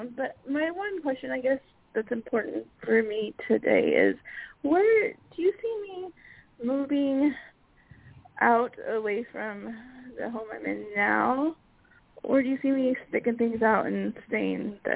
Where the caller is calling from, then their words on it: Sacramento, California, United States; I'm calling from California. I think I'm close to one of you guys. I'm in Sacramento.